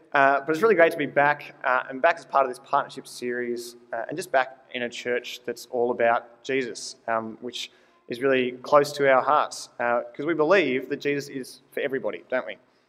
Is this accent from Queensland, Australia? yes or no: no; Sydney, New South Wales, Australia; Personally, I grew up in Sydney. I grew up in a suburb called Seven Hills.